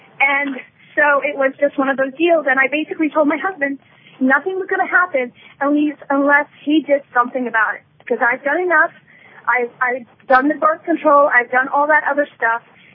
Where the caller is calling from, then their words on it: New York, United States; I'm calling from New York.